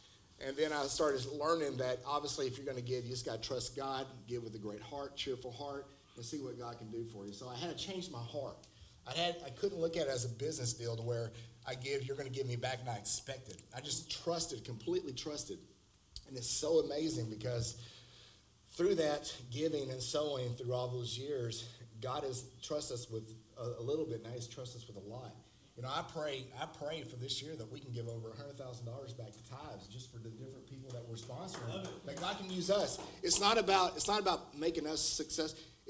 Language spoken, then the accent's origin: English; Mesquite, Texas, United States; I'm from Mesquite, guys.